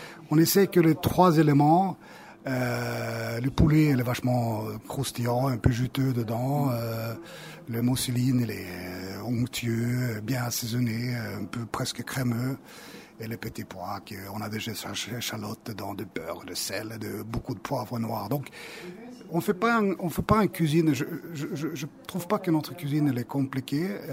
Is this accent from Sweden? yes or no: yes; Sweden; French is a second language; now in France; Bon, déjà, avec l'accent, on soupçonne quand même que je viens d'ailleurs. Donc, je viens de Suède.